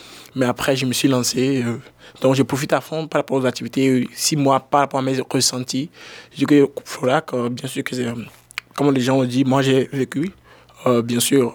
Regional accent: Togo; je viens du Togo, l'un des pays de l'Afrique de l'Ouest.

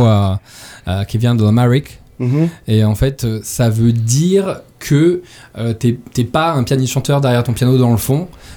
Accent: Paris, Île-de-France, France; même plus qu'à Paris parce que je suis parisien.

